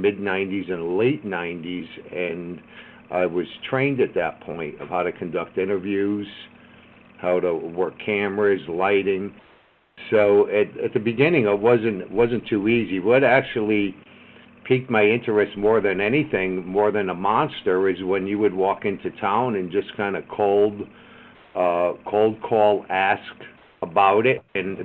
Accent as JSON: {"language": "English", "town": "Stratford", "region": "Connecticut", "country": "United States", "tie": "born or raised there", "said": "Well, yeah, I grew up Stratford, Connecticut"}